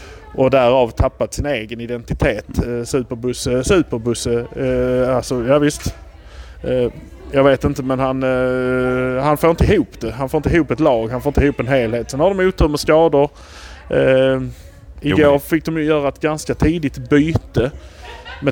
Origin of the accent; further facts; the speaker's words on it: Malmö, Skåne, Sweden; Jag har mina tentaklar i Malmö, i myllan, för att vi är från Malmö.